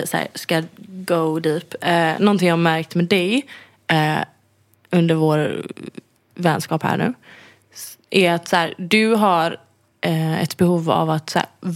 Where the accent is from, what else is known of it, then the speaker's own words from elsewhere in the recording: Sweden; Ja, men också jag är svensk.